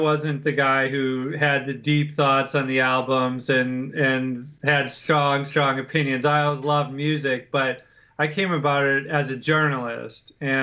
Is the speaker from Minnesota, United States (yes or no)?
yes; St. Paul, Minnesota, United States; I grew up in St. Paul, the city, actually